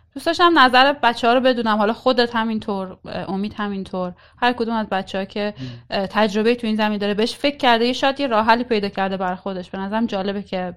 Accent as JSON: {"language": "Persian", "country": "Iran", "moved": "yes", "said": "یه علت زیادش هم به خاطر اینه که خب من خارج از ایرانم"}